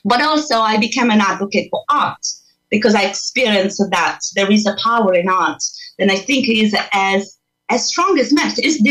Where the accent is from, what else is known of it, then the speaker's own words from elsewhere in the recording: Italy; English is a second language; moved away as an adult; now in London, United Kingdom; I'm originally from Italy, but I've been living and performing and working in a hospital in London for many years now. So I'm adopted British by now.